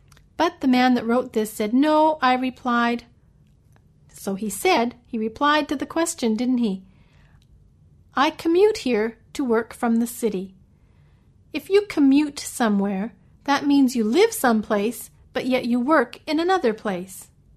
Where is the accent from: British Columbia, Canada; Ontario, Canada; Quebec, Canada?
British Columbia, Canada; also born or lived in Washington State / Saskatchewan / Alberta; I always tell people that I'm from British Columbia because that's where I grew up. I've also lived in Washington State and in Saskatchewan and Alberta.